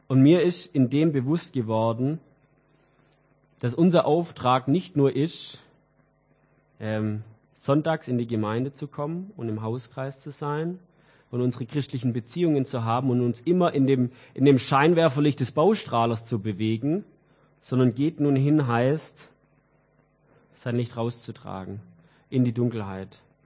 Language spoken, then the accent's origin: German; Weilheim an der Teck, Baden-Württemberg, Germany; sei es bei mir in Weilheim, wo ich herkomme. Also bin Weilheimer.